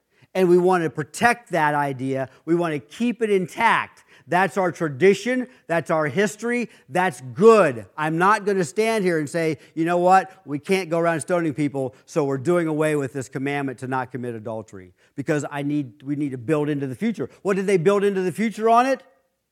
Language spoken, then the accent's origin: English; Ohio City, Ohio, United States; when we were kids here growing up in Ohio City, there were people that had wild rhubarb growing in their yards